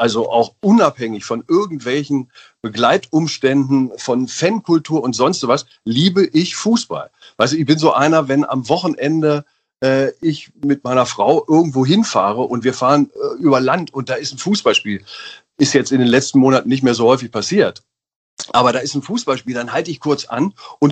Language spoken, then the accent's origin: German; Einbeck, Lower Saxony, Germany; born there; Ich bin ja in der Bierstadt geboren.